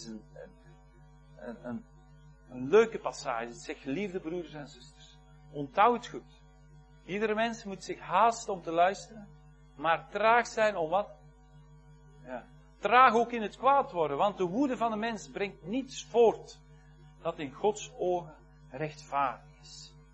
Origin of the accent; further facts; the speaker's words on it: Belgium; Wij als Belgen, wij zijn gematigder.